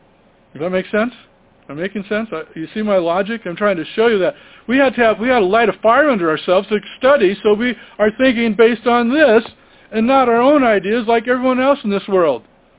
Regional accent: Toledo, Ohio, United States; kids I grew up with in the Toledo, Ohio congregation

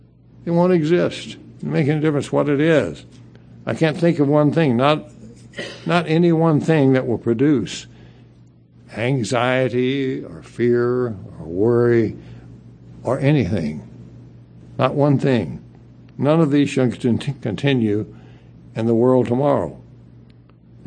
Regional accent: Houston, Texas, United States; I grew up in Houston, Texas, which is the humidity capital of the world, as far as I'm concerned.

